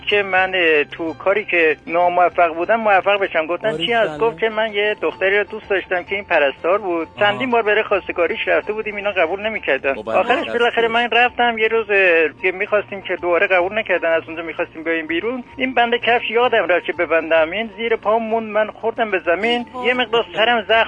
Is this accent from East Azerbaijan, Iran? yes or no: yes; Tabriz, East Azerbaijan, Iran; از تبریز هستم